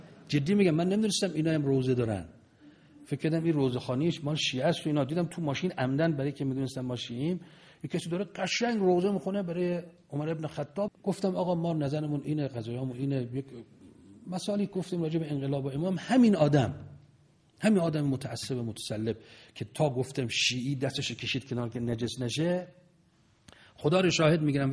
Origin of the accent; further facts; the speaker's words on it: Iran; بعد گفتش که اهل کجایید؟ گفتم ایرانی. گفت شیعی؟ گفتم بله شیعه هم.